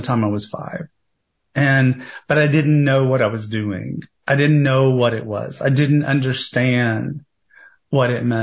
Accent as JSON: {"language": "English", "region": "Tennessee", "country": "United States", "tie": "born or raised there", "said": "I thought I would never have love growing up in Tennessee."}